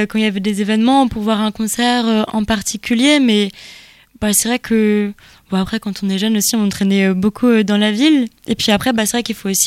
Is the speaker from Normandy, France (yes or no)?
yes; Saint-Lô, Normandy, France; C'est Saint-Lô en Normandie. Je suis originaire de Saint-Lô.